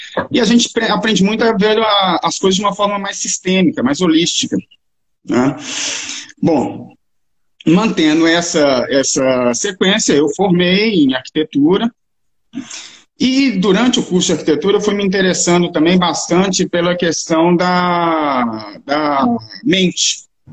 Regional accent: Minas Gerais, Brazil; Então, sou de Minas e venho de uma família da área de medicina e de bioquímica.

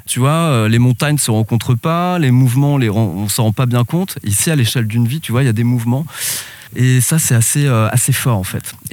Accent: Hauts-de-France, France; also born or lived in Reims; Du coup moi je viens du côté de la baie, sur le territoire de la baie de Somme depuis tout marmot.

